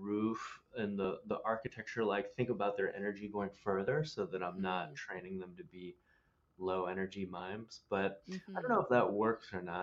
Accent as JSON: {"language": "English", "town": "Columbus", "region": "Ohio", "country": "United States", "tie": "born or raised there", "said": "I grew up in Columbus, which is kind of a college town for OSU, even though it's a city."}